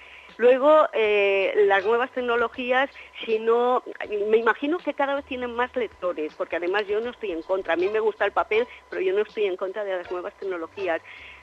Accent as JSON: {"language": "Spanish", "country": "Spain", "said": "como muchos españoles"}